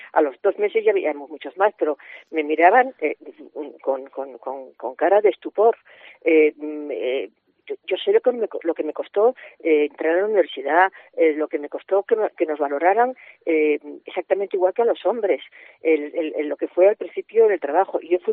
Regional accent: Vigo, Galicia, Spain; Llevo mi infancia y mi adolescencia la pasé en Vigo. De hecho, el libro está dedicado a mis compañeras de curso de Isabel la Católica, que era un colegio maravilloso, estaba en la Alameda, en Vigo

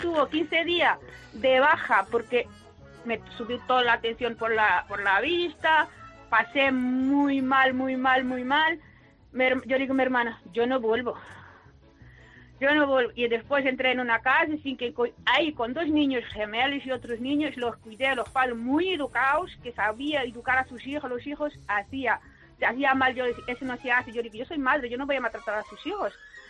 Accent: Cape Verde; moved away; yo soy de Cabo Verde, llegué aquí, tenía que dejar mis dos hijos en Cabo Verde

